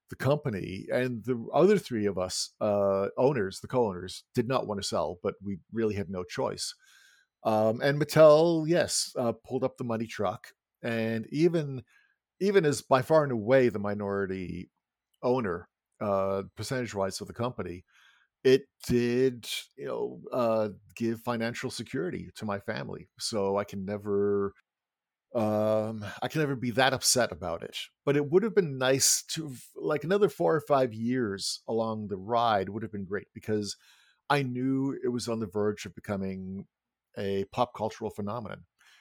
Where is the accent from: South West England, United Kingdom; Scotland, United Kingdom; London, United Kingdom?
South West England, United Kingdom; Bristol; moved away as an adult; also born or lived in Manchester; in Bristol, near Bristol in Somerset in the UK. I was going to school there. As you can tell from my accent, I was in fact born in Manchester. and I had lived about half my life in the UK up till I was about 20.